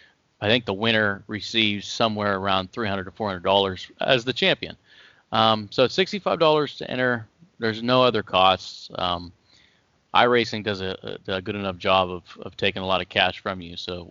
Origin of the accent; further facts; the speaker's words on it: Ohio, United States; Yeah. Yeah, that's where I'm from. I'm still here, born and raised in Ohio.